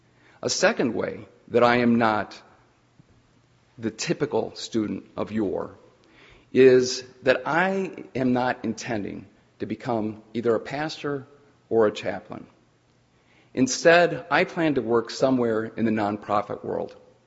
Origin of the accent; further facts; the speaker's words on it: Ohio, United States; I grew up in Ohio and completed my undergrad at The Ohio State University.